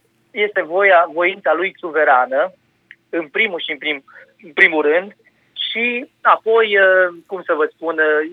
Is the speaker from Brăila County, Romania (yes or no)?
no; Aiud, Alba County, Romania; Și pentru că sunt din Aiud, bineînțeles că am fost la părinții mei